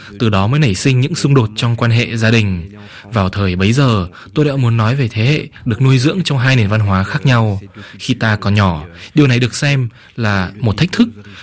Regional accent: France; Tôi sinh ra và lớn lên tại Pháp. Bố mẹ tôi đều là người Việt.

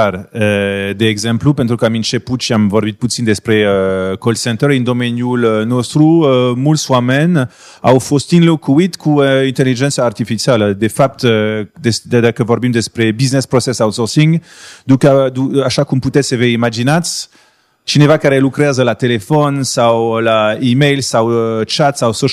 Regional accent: France; Romanian is a second language; now in Romania; Eu sunt francez, antreprenor în serie francez, stabilit în România din 2007.

